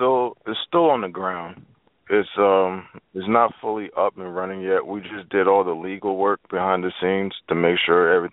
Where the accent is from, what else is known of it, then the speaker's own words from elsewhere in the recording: Trinidad & Tobago; we call it Lime because I'm from the Caribbean, Trinidad.